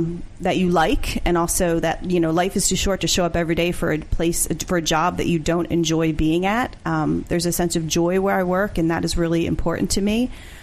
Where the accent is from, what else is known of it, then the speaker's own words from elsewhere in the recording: Norristown, Pennsylvania, United States; I'm from Norristown, Pennsylvania.